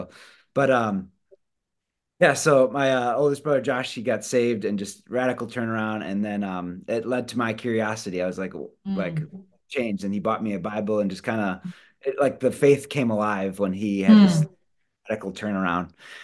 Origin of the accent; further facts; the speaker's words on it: Wisconsin, United States; I grew up in Wisconsin. My wife grew up in California. We both met in Australia.